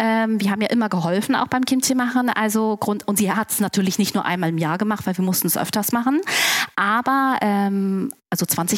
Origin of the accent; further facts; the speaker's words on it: Hamburg, Germany; born there; Ich bin sogar in Hamburg geboren.